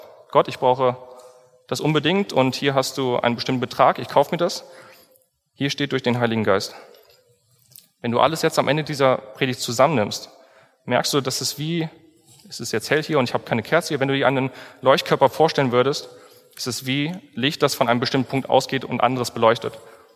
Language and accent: German; Kassel, Hesse, Germany; mit den Freunden vergleiche, die jetzt nichts mit Gott so groß zu tun haben, aus meiner Heimat zum Beispiel, aus Kassel